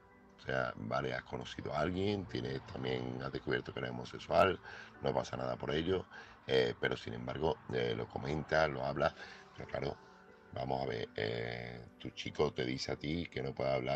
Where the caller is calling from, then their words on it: Seville, Andalusia, Spain; corresponsal de Sevilla